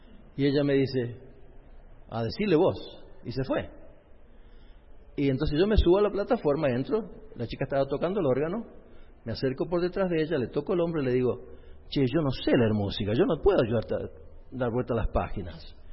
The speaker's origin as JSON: {"language": "Spanish", "country": "Argentina", "tie": "born there", "said": "Yo nací en Argentina, como ya algunos de ustedes saben, y eventualmente vivíamos en un lugar donde no había otros adventistas."}